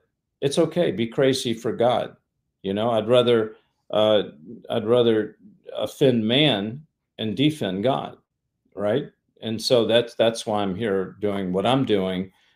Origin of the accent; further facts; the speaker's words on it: Hollywood, California, United States; because I'm from Hollywood